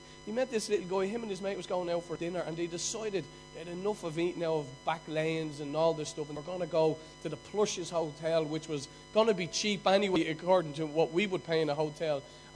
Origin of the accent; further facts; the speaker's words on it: Ireland; I still remember growing up in Ireland